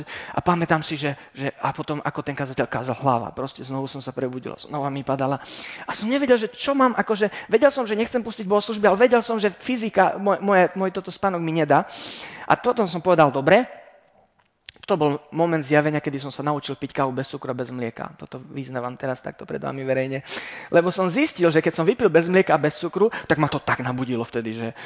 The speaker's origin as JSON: {"language": "Slovak", "country": "Romania", "said": "Nie, reku, ja som len na návšteve a odkiaľ som z Rumunska, tak som hovoril, kde som sa narodil."}